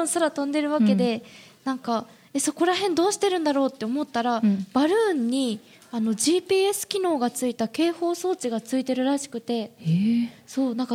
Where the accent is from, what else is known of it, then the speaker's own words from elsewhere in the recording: Saga, Japan; 私のふるさとということで、今回私の地元の佐賀の、秋一押しイベントを紹介したいと思います